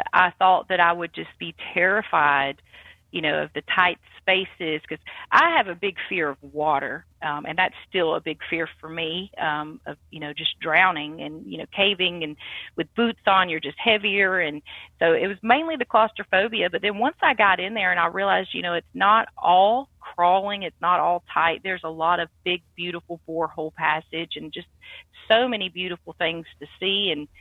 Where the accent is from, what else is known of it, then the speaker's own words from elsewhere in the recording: Douglasville, Georgia, United States; I lived near Atlanta. I grew up in Douglasville, and in 2011, I was done with all the concrete and then city life